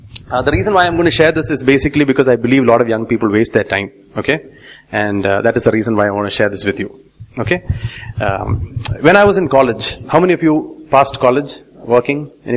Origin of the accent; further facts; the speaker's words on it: Tiruvalla, Kerala, India; Okay, I grew up in Tiruvalla as the son of a preacher.